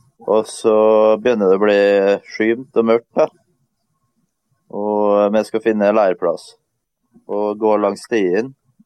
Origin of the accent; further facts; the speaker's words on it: Møre og Romsdal, Norway; For at vi kommer som sagt fra Romsdalen og vant med fjell.